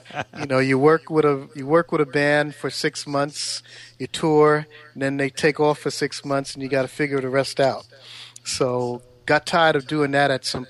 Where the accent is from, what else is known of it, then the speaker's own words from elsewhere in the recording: Brooklyn, New York, United States; But born and raised in Brooklyn, grew up in Bed-Stuy.